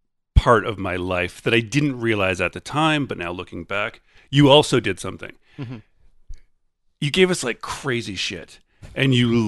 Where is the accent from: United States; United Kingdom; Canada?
Canada; Thunder Bay, Ontario; now in Toronto, Canada; I don't really know Toronto. I'm from Thunder Bay, but I've gone other places.